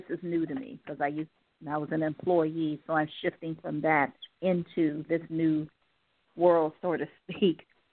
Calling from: Ohio, United States; I'm calling from Ohio.

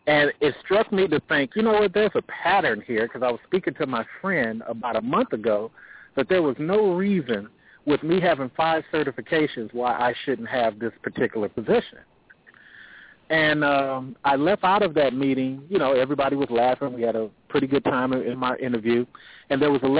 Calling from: Atlanta, Georgia, United States; in Atlanta, and I have somewhat of a challenging question.

